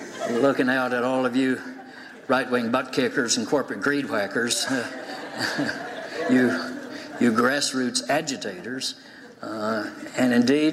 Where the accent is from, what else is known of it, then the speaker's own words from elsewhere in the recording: Austin, Texas, United States; My newspaper, the Austin American Statesman, in the daily in my hometown, is now a product of Gannett.